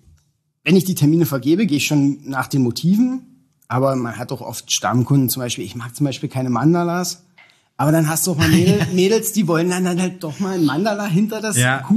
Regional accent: Wahrenbrück, Brandenburg, Germany; born there; Genau. Genau, aus Warenbrück, aber das wird auch kämmen.

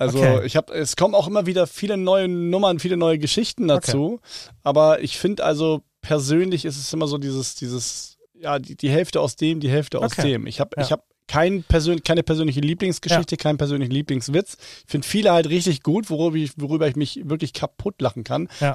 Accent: Lübeck, Schleswig-Holstein, Germany; in meiner Heimatstadt in Lübeck

